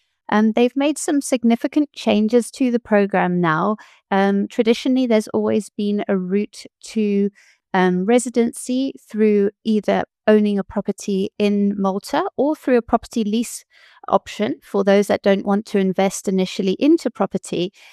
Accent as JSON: {"language": "English", "country": "United Kingdom", "accent": "British", "lives_now": "South Africa", "said": "I'm a British national. You can hear that from my accent, but I live and work in South Africa. I've got permanent residency here"}